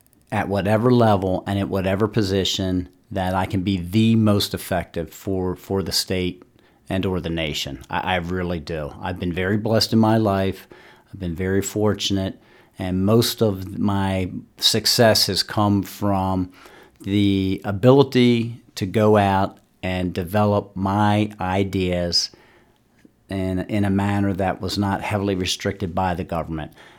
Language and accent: English; Glendive, Montana, United States; I'm from Glendive.